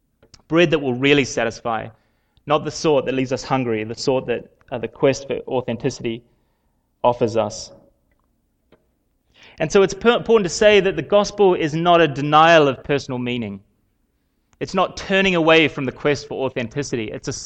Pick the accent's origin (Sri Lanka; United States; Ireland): Ireland; I'm from Ireland, and Ireland's the Emerald Isle.